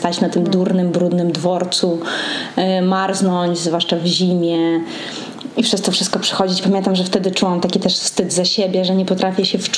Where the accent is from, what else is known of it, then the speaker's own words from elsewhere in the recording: Ukraine; jako Ukrainka przede wszystkim zwracam uwagę na to stanowisko zerowe